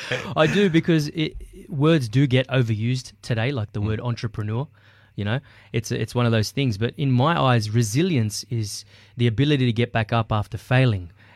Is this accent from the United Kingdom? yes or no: no; Australia; Lebanese nickname, okay. … And, you know … So I got paid out a lot for my middle name growing up in the Australian world.